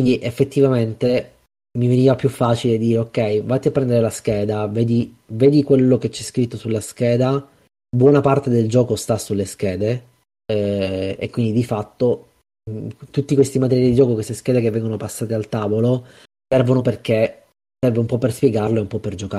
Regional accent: Sicily, Italy; Io posso farlo perché sono siciliano, no?

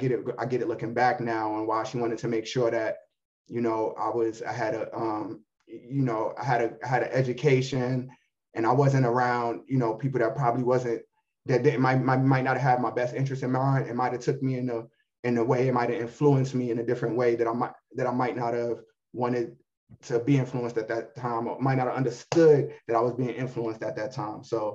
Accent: New York, United States; I grew up on the Munson, Emerson Avenue. You know what I'm saying? And then, yeah, man. So I was, you know, I mean, like everybody else, man, I went to PS 68 right there off of Baychester, Strang Avenue, man.

